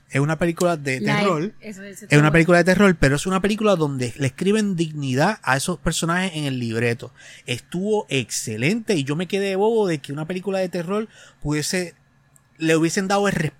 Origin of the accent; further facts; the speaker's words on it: Puerto Rico; Nosotros somos nativos de Puerto Rico.